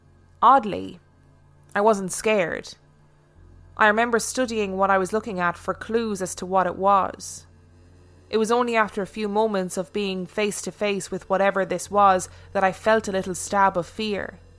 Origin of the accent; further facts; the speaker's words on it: Carlisle, North West England, United Kingdom; now in London, United Kingdom; I live and work in London, but I'm as northern as they come. I was born and raised in Carlisle, Cumbria, a city at the top of the Lake District bordering Scotland.